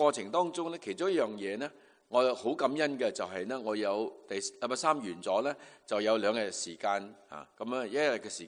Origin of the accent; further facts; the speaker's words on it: China; 我们中国人有句说话，家家有本难念的经